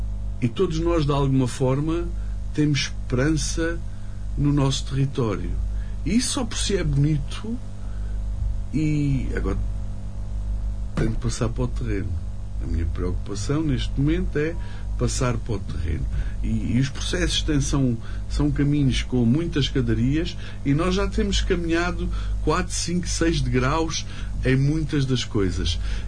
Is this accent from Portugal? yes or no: yes; Beja, Alentejo, Portugal; E eu sou de Beja.